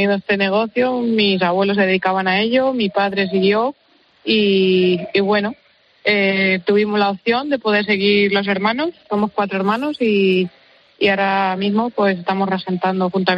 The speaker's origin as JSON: {"language": "Spanish", "town": "La Roda", "region": "Castilla-La Mancha", "country": "Spain", "said": "Bueno, pues estaba cerca, somos de La Roda"}